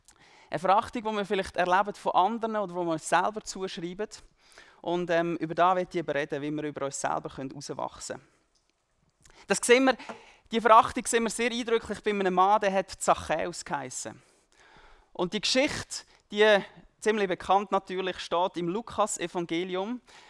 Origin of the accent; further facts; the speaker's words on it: Switzerland; also born or lived in East Africa; Ich bin in Ostafrika geboren und aufgewachsen, die ersten 9 Jahre von meinem Leben. Dann sind wir zurückgekommen in die Schweiz. Ich war auch noch Pastorensohn